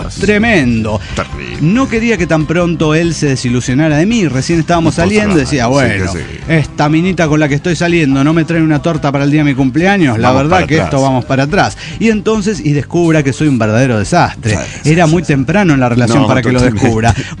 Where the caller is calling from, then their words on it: Tlalpujahua, Michoacán, Mexico; de Tlapujahua, México.